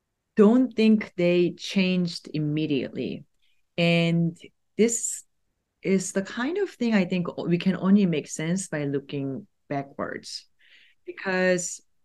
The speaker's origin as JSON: {"language": "English", "country": "South Korea", "tie": "born or raised there", "second_language": "English", "said": "as I'm thinking about how being an Asian woman or a Korean woman growing up in Korea as a female have influenced some of the things that that I have done."}